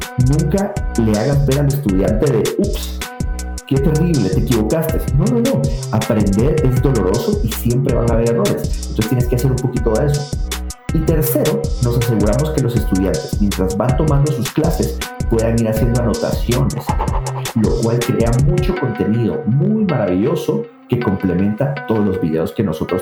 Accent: Guatemala; born there; Esta última semana tuve la oportunidad de estar en Guatemala, mi país natal.

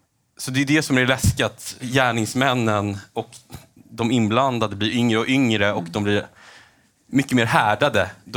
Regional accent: Stockholm, Stockholm County, Sweden; som svensk och som stockholmare så är man ju förfärad över liksom det som sker i stan och i landet.

